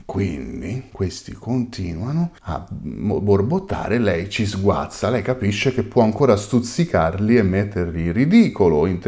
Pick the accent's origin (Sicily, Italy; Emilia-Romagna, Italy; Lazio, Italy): Lazio, Italy; Rome; noi romani lo diciamo ragazzi, da romano ovviamente confermo